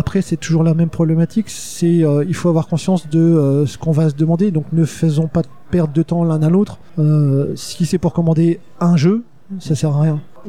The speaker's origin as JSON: {"language": "French", "country": "France", "said": "je suis français, que la boîte est française et que je veux développer ce marché français, et que c'est plus facile simplement parce que bah, c'est là où je vis"}